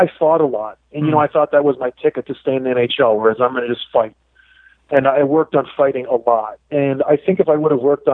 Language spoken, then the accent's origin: English; Canada; I'm Canadian.